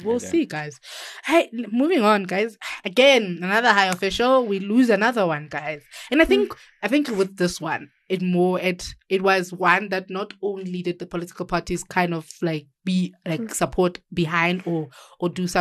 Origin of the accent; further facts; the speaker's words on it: Limpopo, South Africa; they had a memorial service for him yesterday in Limpopo, Zanin, my hometown, guys.